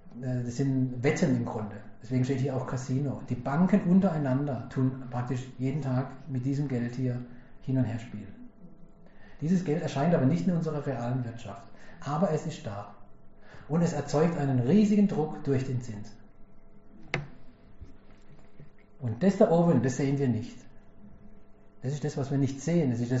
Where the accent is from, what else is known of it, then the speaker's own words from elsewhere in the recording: Karlsruhe, Baden-Württemberg, Germany; weil ich komme selber aus Karlsruhe und wir haben ja als Wahrzeichen sozusagen unsere Pyramide mitten in der Stadt stehen.